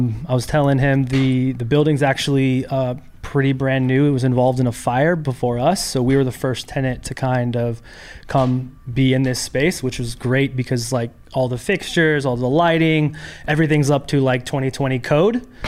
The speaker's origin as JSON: {"language": "English", "town": "Renton", "region": "Washington", "country": "United States", "moved": "as an adult", "lives_now": "Los Angeles, United States", "said": "I'm originally from Seattle."}